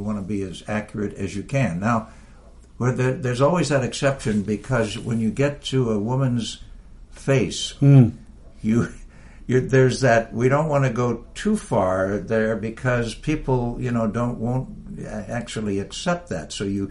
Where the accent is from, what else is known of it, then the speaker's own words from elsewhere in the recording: San Francisco, California, United States; I mean, that's my hometown.